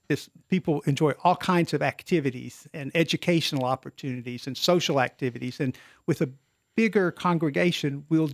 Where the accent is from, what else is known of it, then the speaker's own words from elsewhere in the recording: South Carolina, United States; And I'm from South Carolina originally.